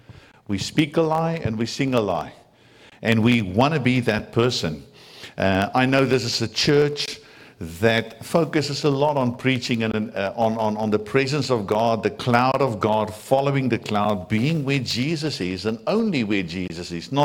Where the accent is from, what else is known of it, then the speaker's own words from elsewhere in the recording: South Africa; first language Afrikaans; English is a second language; Because my first language is a very guttural Germanic kind of language called Afrikaans, like Dutch and German.